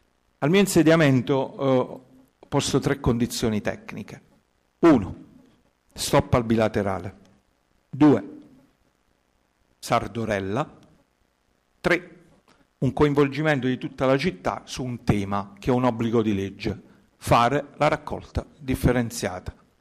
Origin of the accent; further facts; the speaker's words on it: Basilicata, Italy; Parlo da Foresto, si sente, no? Ormai lo sapete, sono lucano